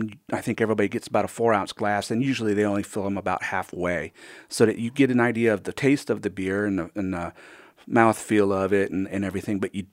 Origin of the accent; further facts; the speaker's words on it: St. Louis, Missouri, United States; Well, I grew up in German neighborhoods of St. Louis, literally just a few blocks away from the original Anheuser-Busch Brewery, and in a German family.